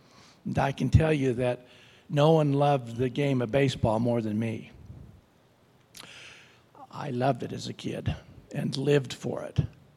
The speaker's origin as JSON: {"language": "English", "town": "Preston", "region": "Idaho", "country": "United States", "tie": "born or raised there", "said": "I grew up in Preston, Idaho, a little farming community. I grew up outside of town and on a farm"}